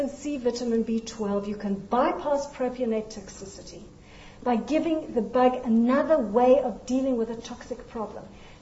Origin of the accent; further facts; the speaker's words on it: South Africa; I feel absolutely, as a South African, we are sitting in a lower middle income country that has one of the worst TB problems in the world.